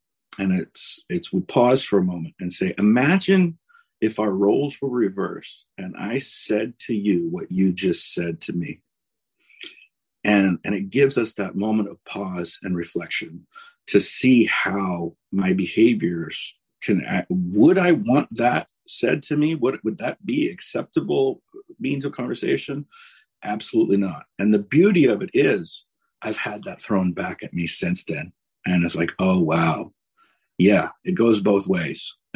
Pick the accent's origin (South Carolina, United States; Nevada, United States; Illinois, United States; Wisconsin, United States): Nevada, United States; Las Vegas; I grew up in Las Vegas and I was always looking for